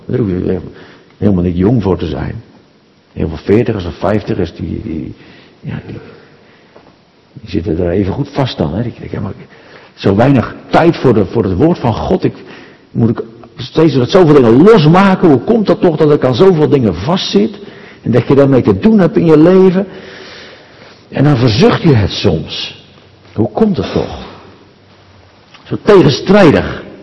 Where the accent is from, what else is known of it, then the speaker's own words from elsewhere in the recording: Ridderkerk, South Holland, Netherlands; Ik kom oorspronkelijk uit Ridderkerk